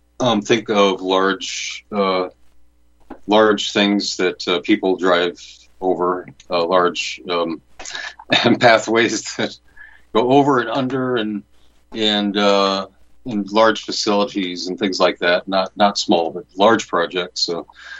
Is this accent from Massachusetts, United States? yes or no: no; Florida, United States; also born or lived in St. Thomas; everyone in my family was born in New York State, and I was born in St. Thomas, but grew up in Florida.